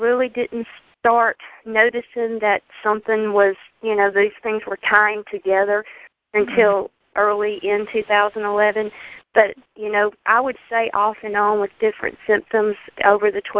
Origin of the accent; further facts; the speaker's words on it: Alabama, United States; I'm from Alabama.